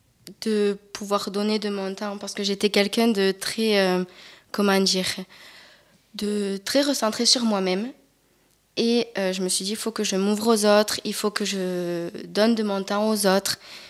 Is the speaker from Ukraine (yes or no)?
no; Bassussarry, Nouvelle-Aquitaine, France; je ne peux pas tout le temps être là vu que je suis de Bassussari, ça fait une petite trotte.